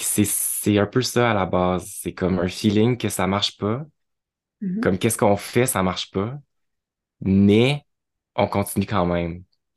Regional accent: Gatineau, Quebec, Canada; ma ville natale, Gatineau. Puis de grandir dans une ville de banlieue, être comme dans une famille comme moyenne bourgeoise blanche

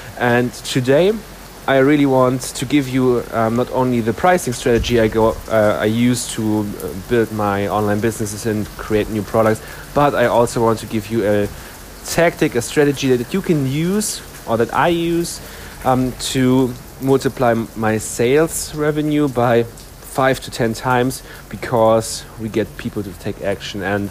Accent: Germany; English is a second language; because I'm my home country is Germany

